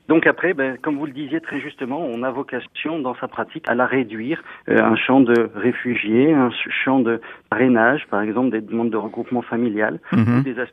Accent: Hauts-de-France, France; je suis francophone, je viens d'une région entre deux pays, entre la Belgique, la France, je suis ch'ti, je revendique ma province

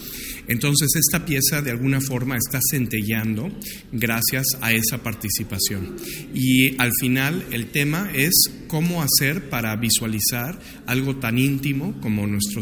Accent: Mexico; Para mí, como mexicano, me parece muy importante

